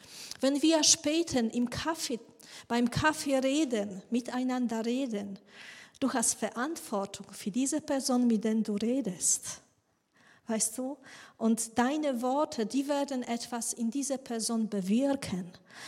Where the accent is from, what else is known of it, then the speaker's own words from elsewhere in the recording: Germany; dass ich weiß, dass wir als Deutsche wir das nicht so gerne haben.